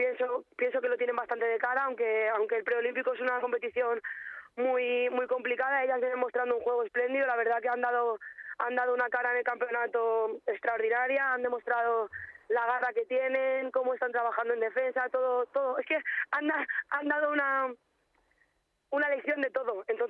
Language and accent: Spanish; Santa Pola, Valencian Community, Spain; now in Madrid, Spain; Sí, yo soy de Alicante, Santa Pola.